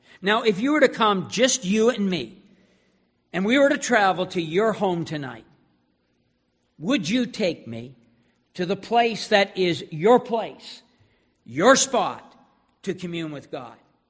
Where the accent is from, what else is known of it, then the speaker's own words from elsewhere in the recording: Moncton, New Brunswick, Canada; I thought some of you from the Moncton area might appreciate this because I grew up on River Glade Speedway.